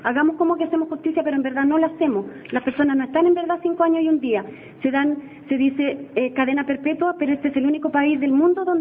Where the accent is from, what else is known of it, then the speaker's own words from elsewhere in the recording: Chile; pero nosotros somos chilenos y somos familiares de 45 personas que fallecieron en la cordillera.